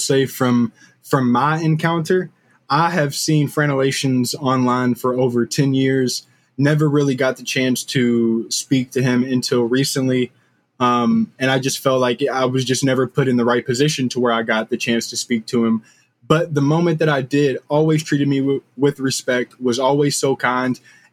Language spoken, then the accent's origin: English; Kentucky, United States; I'm from Kentucky. Nothing like that here.